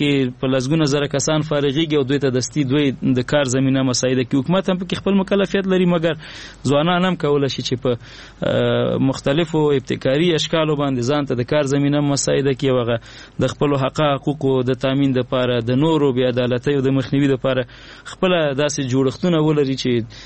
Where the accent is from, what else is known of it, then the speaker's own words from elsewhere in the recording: Afghanistan; موږ په افغانستان کې اوسېږو، موږ افغانان یو.